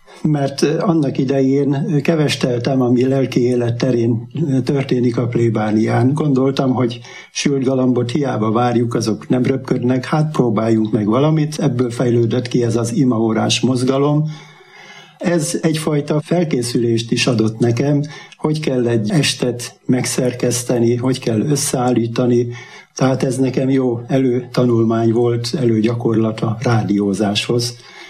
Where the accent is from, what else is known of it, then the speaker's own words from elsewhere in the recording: Hungary; Én egy paraszti családból származom, édesapám parasztember volt, édesanyám háztartásbeli, hát nagy szegénységben éltünk annak idején, és én mindent megtanultam otthon egy bakonyi kis faluba. Egyszerű emberek hitét örököltem